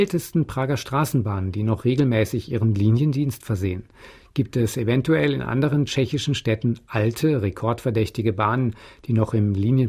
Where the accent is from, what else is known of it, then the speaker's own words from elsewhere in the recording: Gera, Thuringia, Germany; In meiner Heimatstadt Gera ist mir aufgefallen